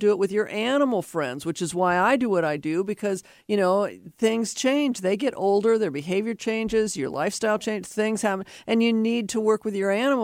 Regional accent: Seattle, Washington, United States; I grew up in Laurel Hurst.

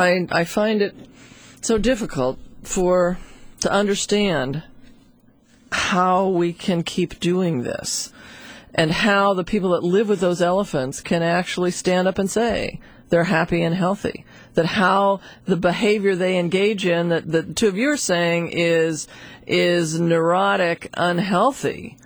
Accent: Seattle, Washington, United States; I was thinking about my experience as a child because I grew up in Seattle.

